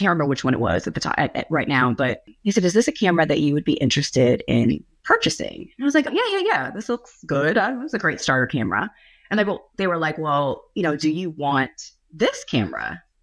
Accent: California, United States; moved away as an adult; now in Atlanta, United States; Well, I grew up in California, which is only relevant because now I live in Atlanta, and I came here for college.

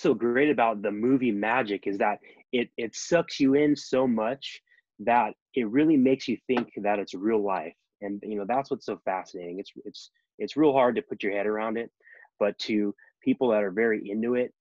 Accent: San Diego, California, United States; also born or lived in Sacramento; now in Los Angeles, United States; I was born in Sacramento, California. At a very young age, I moved to the San Diego area where I grew up all through grade school. And then I moved to the LA area in 2008.

